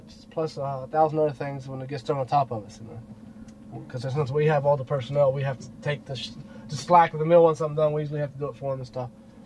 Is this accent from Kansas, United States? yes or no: no; Bridgeport, Connecticut, United States; born there; I was born over in Bridgeport. Then he came over, somehow we got down in South Bay